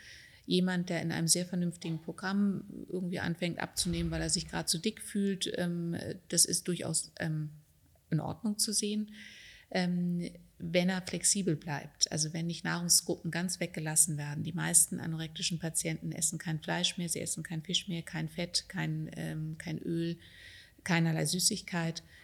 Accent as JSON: {"language": "German", "country": "Germany", "moved": "as an adult", "lives_now": "Austria", "said": "Ich komme ja aus Deutschland und habe dort 10 Jahre lang Home Treatment etabliert"}